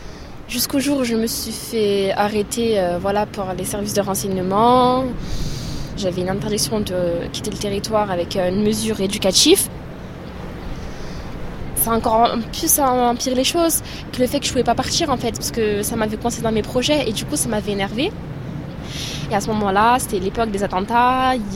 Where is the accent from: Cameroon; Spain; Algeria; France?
France; Chambéry, Auvergne-Rhône-Alpes; je vais avoir 19 ans et je viens de Chambéry.